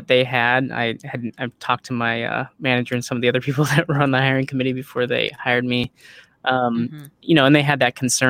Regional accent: Arizona, United States; went back to my hometown in Arizona. It's a small town with a college, a community college.

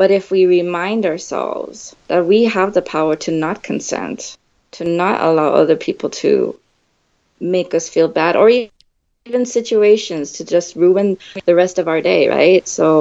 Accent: United States; So I'm Taiwanese American.

